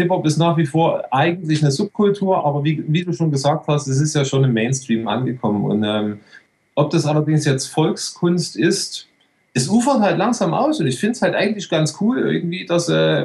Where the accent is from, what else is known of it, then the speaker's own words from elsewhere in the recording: Saxony, Germany; now in Switzerland; Ich represente eigentlich nur meine Gegend, wo ich herkomme, das Erzgebirge